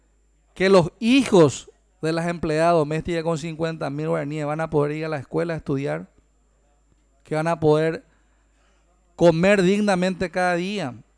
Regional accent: interior, Paraguay; nosotros, que venimos del interior de la República

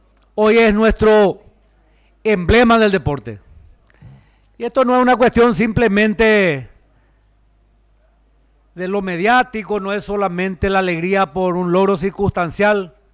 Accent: Paraguay; Quienes amamos el deporte tenemos siempre como paraguayos muchas desilusiones.

